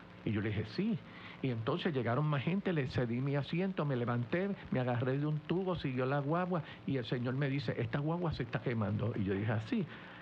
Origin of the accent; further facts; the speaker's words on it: Ciales, Puerto Rico; yo soy natural de Ciales, del barrio Frontón de Ciales.